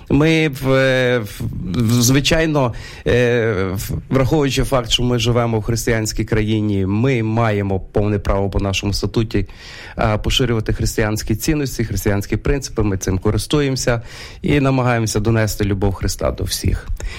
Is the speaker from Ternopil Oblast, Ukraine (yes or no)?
yes; Ternopil, Ternopil Oblast, Ukraine; я корінний тернополянин, родився тут, mm-hmm. виріс на бульварі, так що ці всі місця тут навколо, вони є рідні для мене. Так. Mm-hmm. І я виростав в християнській сім'ї, це євангельська традиція